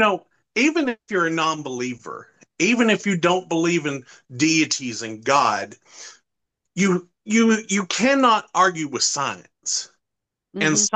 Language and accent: English; the South, United States; and I'm from the South, that's how we pronounce stuff. We don't pronounce it right, I know.